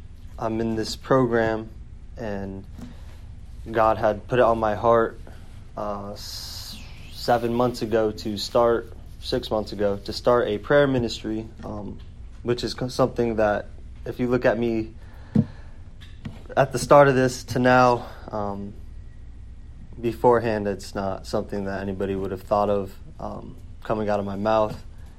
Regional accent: Naples, Florida, United States; born there; also born or lived in New York; Good evening. … I am 21. I was born in Naples, Florida. Did a lot of moving around. Got a big family. Separated from that family. Did some growing up in New York.

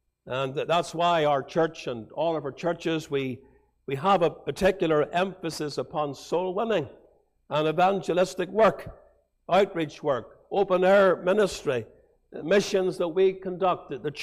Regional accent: Portadown, Northern Ireland, United Kingdom; When we were growing up in Portadown, they used to pray for the blue areas, and you got blue areas too.

